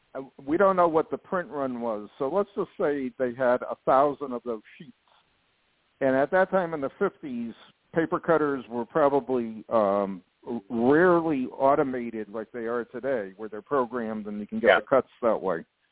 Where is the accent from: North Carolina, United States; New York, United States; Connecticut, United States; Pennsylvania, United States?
Connecticut, United States; North Branford; I grew up in Connecticut, North Branford, Connecticut.